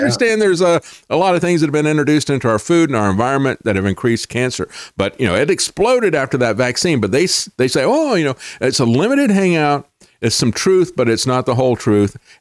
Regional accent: Southern United States, United States; the real social change that I saw growing up in the South

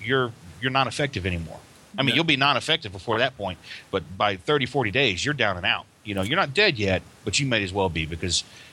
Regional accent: Florida, United States; You know, I grew up here in Florida, and as a kid, I was one of those kids that went out the back door at 7 a.m. with a BB gun, and I came home at dark.

